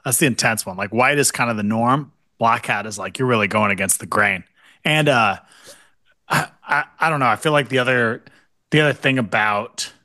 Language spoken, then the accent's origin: English; College Park, Maryland, United States; Now, this might blow your mind, but College Park, Maryland.